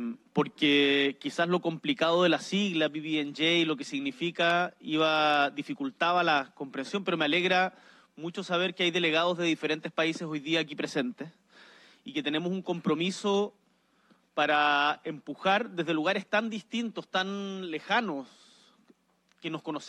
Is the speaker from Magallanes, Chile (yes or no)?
yes; Punta Arenas, Magallanes, Chile; Yo nací allá, en Punta Arenas, al frente del estrecho, y crecí mirando el mar.